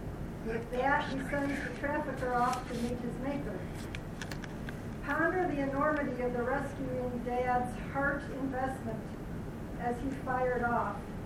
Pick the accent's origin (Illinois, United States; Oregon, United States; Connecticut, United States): Illinois, United States; Plano; I'm from Plano.